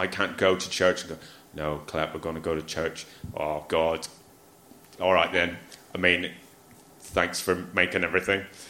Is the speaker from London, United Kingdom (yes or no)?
no; Northern Ireland, United Kingdom; what I find very interesting about this is in my hometown of Newton Orange, you'd never get a taxi because they're always run by paramilitaries and you don't know which paramilitary.